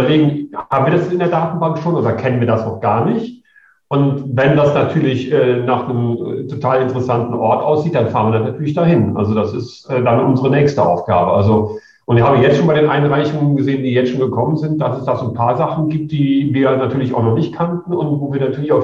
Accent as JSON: {"language": "German", "region": "Rhineland", "country": "Germany", "said": "Also ich komme aus dem Rheinland, da hat man solche tollen Alleen in der Vielzahl und in der Fläche auch nicht."}